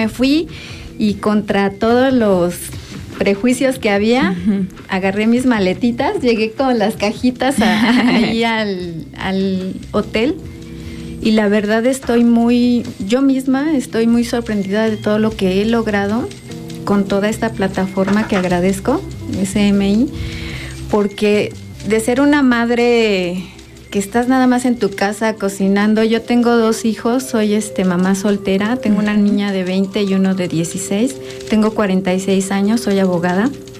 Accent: Morelos, Mexico; me decían, ¿de dónde vienes? Y yo decía, de Morelos. ¿Dónde es Morelos? Y hasta que les dices Cuernavaca, entonces ya

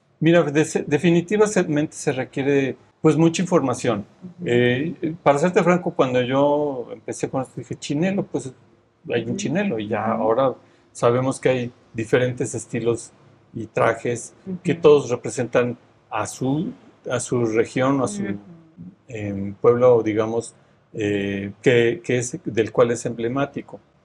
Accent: Mexico; no solamente yo como individuo, sino como mexicano.

